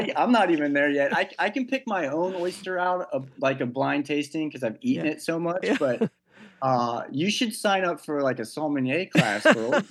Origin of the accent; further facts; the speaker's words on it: Texas, United States; And I grew up in Texas, so I'm a big like space junkie.